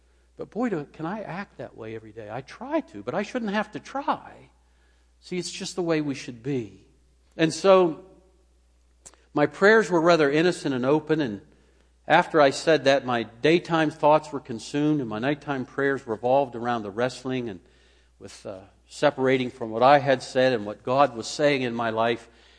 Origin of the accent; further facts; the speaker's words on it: Slippery Rock, Pennsylvania, United States; growing up in Slippery Rock, Pennsylvania, to go to Pittsburgh for the day was a long trip.